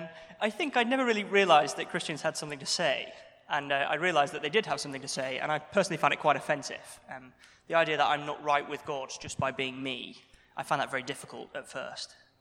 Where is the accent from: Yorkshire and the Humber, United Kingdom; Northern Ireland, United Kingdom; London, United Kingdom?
Yorkshire and the Humber, United Kingdom; Brighouse; accent: Yorkshire; now in Oxford, United Kingdom; So I grew up in Yorkshire. I have some of that accent left, but it's been slightly dulled. And I grew up in a little town called Brighouse. I went to a comprehensive school there.